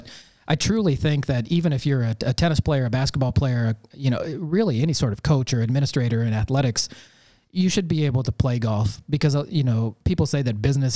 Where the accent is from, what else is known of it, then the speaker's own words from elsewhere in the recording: Vermillion, South Dakota, United States; I'm from Vermilion, South Dakota, originally.